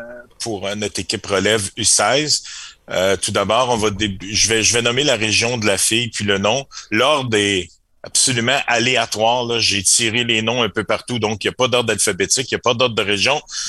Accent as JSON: {"language": "French", "region": "Quebec", "country": "Canada", "said": "On vient du Québec."}